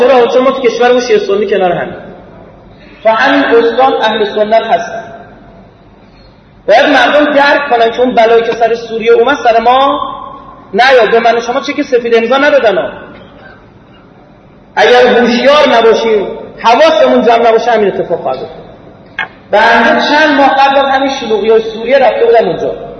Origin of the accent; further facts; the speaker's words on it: Iran; نه اینکه ما الان ایرانی هستیم بگم خوشمون بیاد